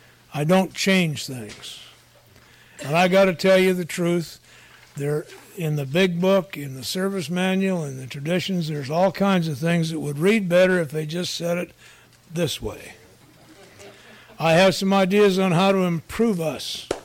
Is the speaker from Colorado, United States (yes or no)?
yes; Colorado, United States; And I'm from Colorado, and it's so dry right now we can't even breathe.